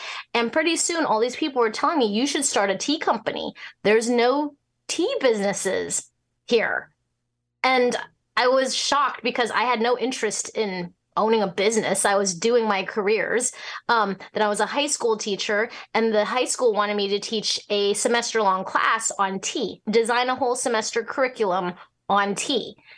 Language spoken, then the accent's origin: English; Hong Kong; born there; it was very confusing for them to hear that I was born in Hong Kong, but I don't speak Chinese. But it's because I couldn't speak Mandarin.